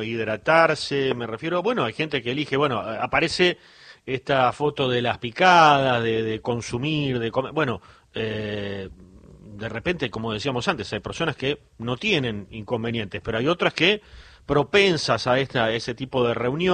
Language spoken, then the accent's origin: Spanish; Argentina; por nuestra propia pertenencia como argentinos